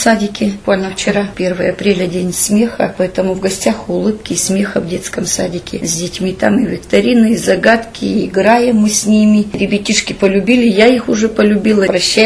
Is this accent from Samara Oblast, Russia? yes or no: no; Kataysk, Kurgan Oblast, Russia; Я познакомила сама родом из Катайска.